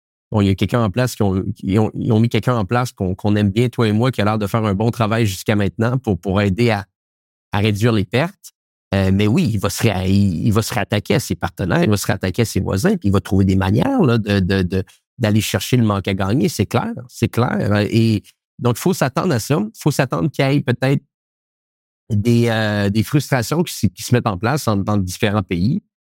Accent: Canada; je pense que c'est également ça qu'on doit se poser comme question en tant que Canadien

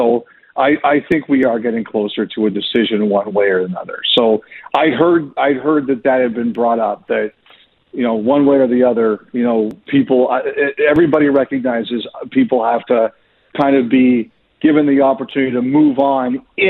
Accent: Canada; as much as I love Quebec, the idea of Quebec City as a Canadian

